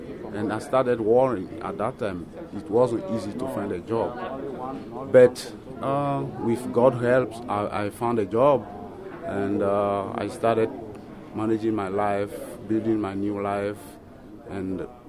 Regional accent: Togo; moved away; I'm from Togo. I left Togo in 2004. Because of a political reason.

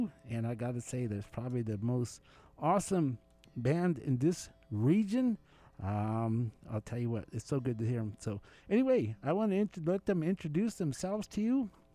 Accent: Fort Defiance, Arizona, United States; Yeah, that's kind of my roots. I grew up in Fort Defiance

